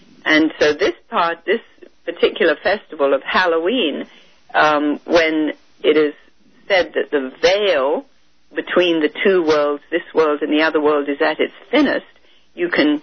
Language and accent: English; India; And where I grew up in India, one would always see the black pot hanging outside most of the farmers' homes